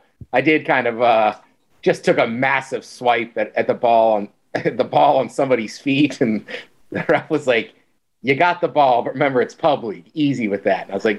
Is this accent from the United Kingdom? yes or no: no; College Park, Maryland, United States; technically I'm from College Park, not Baltimore. And she's like, well, that's the only city I know in Maryland.